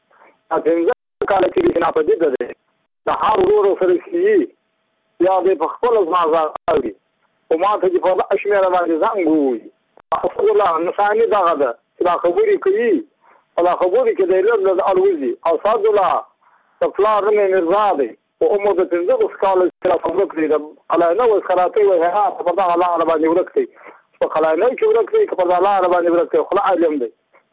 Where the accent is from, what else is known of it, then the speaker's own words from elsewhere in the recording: Badghis, Afghanistan; زه په خپل د بادغیس ولایت یم د مقر د ولسوالۍ یم.